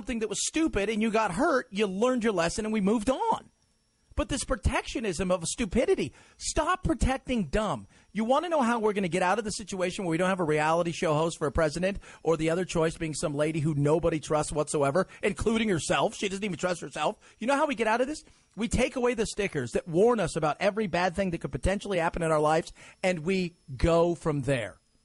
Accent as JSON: {"language": "English", "region": "Georgia", "country": "United States", "said": "Since I'm from Georgia"}